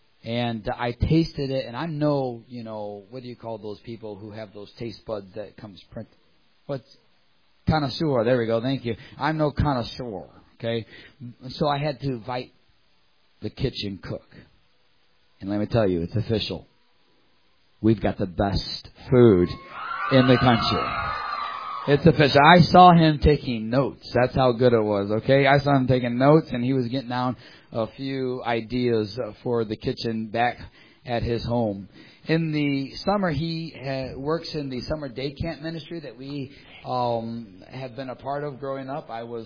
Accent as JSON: {"language": "English", "town": "Michigan City", "region": "Indiana", "country": "United States", "tie": "born or raised there", "said": "Mr. Wright grew up in my hometown of Michigan City, Indiana, and was a bus kid."}